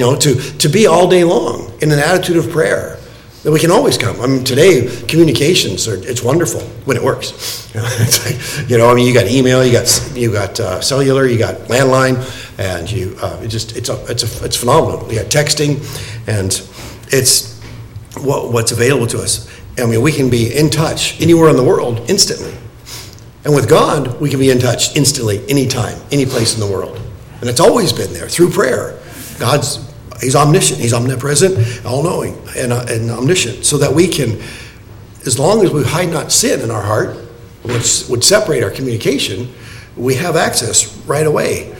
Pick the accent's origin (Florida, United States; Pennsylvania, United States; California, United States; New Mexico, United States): Florida, United States; I grew up in South Florida.